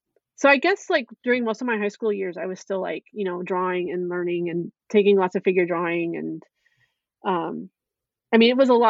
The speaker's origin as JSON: {"language": "English", "region": "Washington", "country": "United States", "said": "And I'm from Washington State. So as an out-of-state person, they only accept like so many people out of state."}